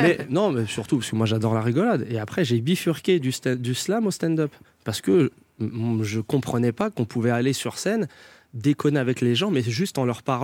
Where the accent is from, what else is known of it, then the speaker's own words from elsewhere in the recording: Saint-Denis, Île-de-France, France; Mais on a grandi ensemble à Saint-Denis.